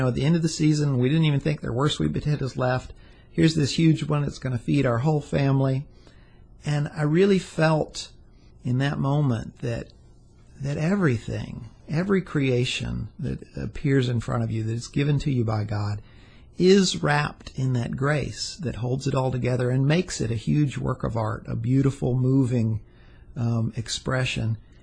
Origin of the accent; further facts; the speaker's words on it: the South, United States; normally, growing up in the South, when it's dinner time, you pray over your food